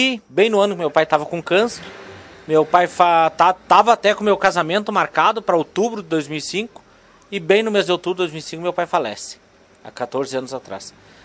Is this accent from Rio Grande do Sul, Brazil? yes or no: yes; Bom Jesus, Rio Grande do Sul, Brazil; also born or lived in Caxias do Sul; now in Lagoa Vermelha, Brazil; eu sou nascido lá em Bom Jesus mesmo e me criei na fazenda Pedra Branca, um pouco antes de chegar em Bom Jesus. E aí, Miro, depois a gente acaba indo embora, né, para estudar e tudo mais, cidade pequena. Fui morar em Caxias